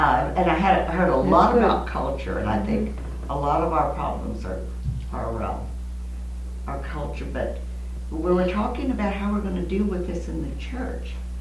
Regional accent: England, United Kingdom; I'm English

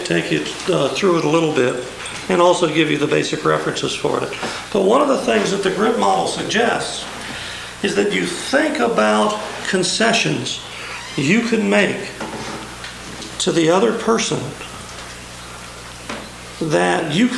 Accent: Georgia, United States; There's a model called GRIT, which I like because I'm from Georgia.

